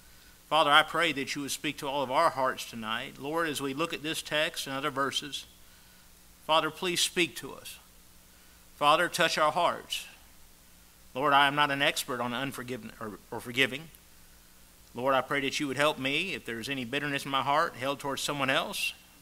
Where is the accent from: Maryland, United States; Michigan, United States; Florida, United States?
Florida, United States; Lakeland; All right, I'm from Lakeland. Don't hold that against me. And that's where I was born